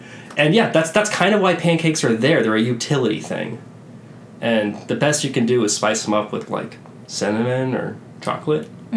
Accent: the South, United States; We're from the South, so grits.

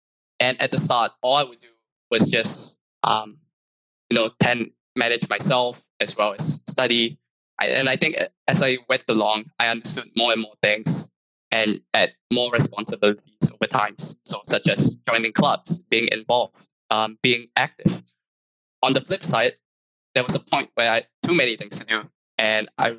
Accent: Singapore; moved away as an adult; I'm from Singapore. You know, I just came from a different country.

